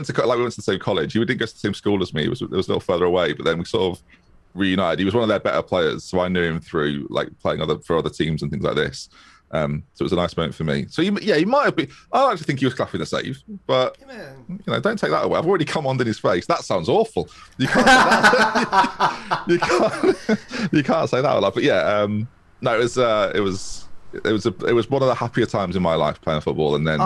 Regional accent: East Midlands, United Kingdom; born there; I mean, I wasn't born in Norfolk. I was born in Lincolnshire.

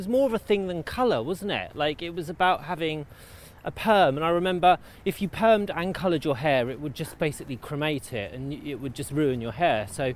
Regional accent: Luton, East of England, United Kingdom; I'm from Luton, Bedfordshire. Yes. Born and bred, born in the L&D hospital. Grew up there.

